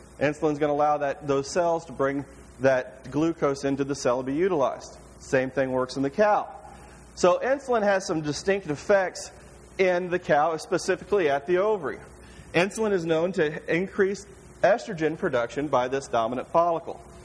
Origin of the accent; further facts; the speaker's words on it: Missouri, United States; and I grew up in Missouri, and we had tendency to have some cheap corn growing up and ample pastures